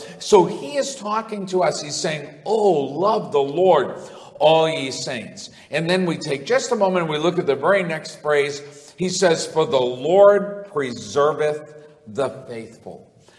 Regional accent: Massachusetts, United States; oftentimes people in our community and where I grew up in Massachusetts, when you heard the word saints, you never thought of Christians.

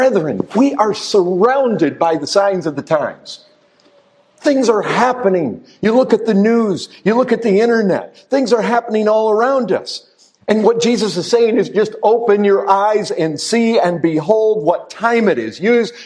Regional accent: Michigan, United States; where I grew up in Michigan

